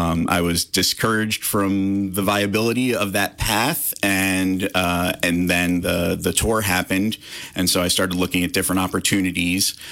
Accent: East Coast, United States; now in Richland Center, United States; But, you know, I come from the East Coast, and I had never encountered a community smaller than, I don't know, 20,000 people before.

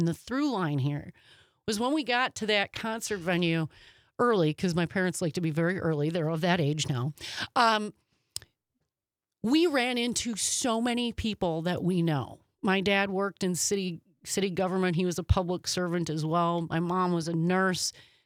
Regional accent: Midwest, United States; it was quite a warm welcome for me as a Midwesterner

